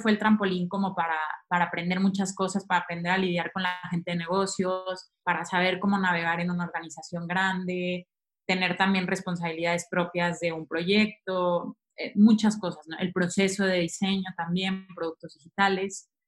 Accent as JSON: {"language": "Spanish", "town": "León", "region": "Castile and León", "country": "Spain", "moved": "as an adult", "lives_now": "Mexico", "said": "me salió una oportunidad en México. Venía por un mes, ya llevo aquí 4 años, entonces imagínense. Yo soy de León"}